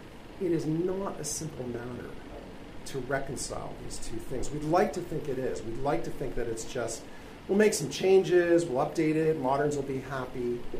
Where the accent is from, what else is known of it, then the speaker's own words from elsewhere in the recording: Canada; I'm Canadian, by the way.